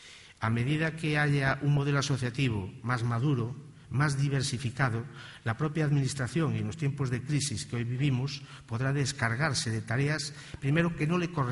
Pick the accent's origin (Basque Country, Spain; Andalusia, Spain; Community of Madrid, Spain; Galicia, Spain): Galicia, Spain; estoy dispuesto a mejorar el deporte de mi tierra